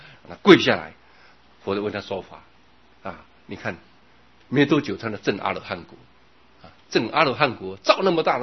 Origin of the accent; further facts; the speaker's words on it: China; 说真的我想到啊，我们中国人太有智慧了